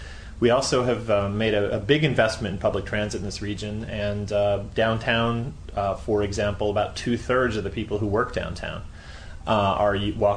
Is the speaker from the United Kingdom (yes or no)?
no; California, United States; for me, I grew up in the San Fernando Valley, so I was a suburban kid.